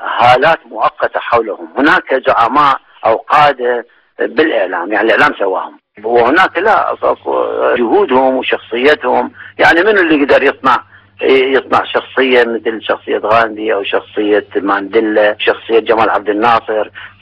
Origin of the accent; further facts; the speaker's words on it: Iraq; وأنا كعراقي أشعر بالحزن